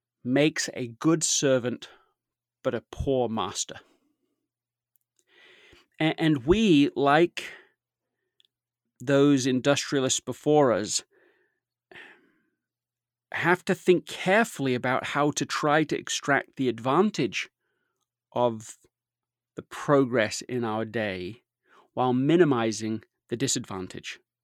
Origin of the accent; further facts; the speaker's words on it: Leeds, Yorkshire and the Humber, United Kingdom; I grew up in Leeds, England. It's an industrial town.